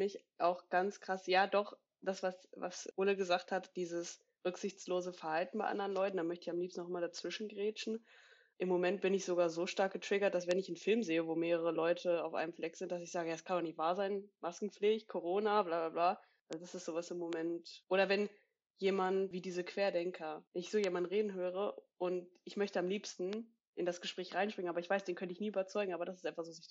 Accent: Sillixen, North Rhine-Westphalia, Germany; ich bin 24, ich komme aus Sillixen, jeder kennt es. Das ist in Nordrhein-Westfalen im Lipperland

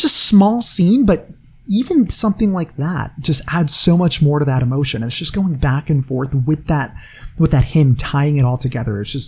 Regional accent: London, Ontario, Canada; Victor Garber is from my hometown in Canada, London, Ontario.

